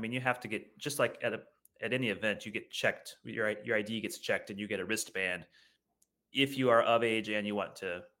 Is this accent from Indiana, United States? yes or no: yes; Indiana, United States; also born or lived in Kansas City; I am from Indiana originally, studied throughout the Midwest. I moved here from Kansas City, where I did my doctorate.